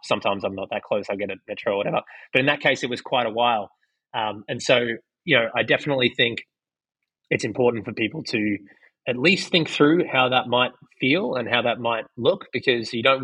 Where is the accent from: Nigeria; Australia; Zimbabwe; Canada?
Australia; now in United States; now living in America, because obviously I'm Australian, but when I grew up in Australia